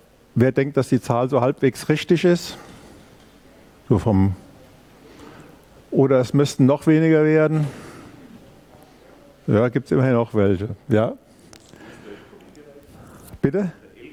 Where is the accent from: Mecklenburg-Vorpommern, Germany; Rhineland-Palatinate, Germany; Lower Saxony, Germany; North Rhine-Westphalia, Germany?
Rhineland-Palatinate, Germany; Also ich komme eigentlich aus dem Rhein-Hunsrück-Kreis